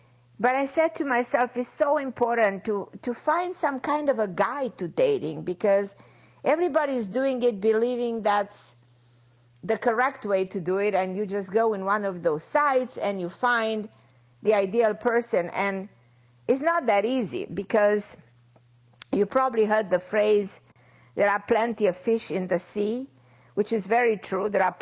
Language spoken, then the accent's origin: English; Miami, Florida, United States; So excited to be back in my hometown of Miami after 20-something hours of flying from Europe.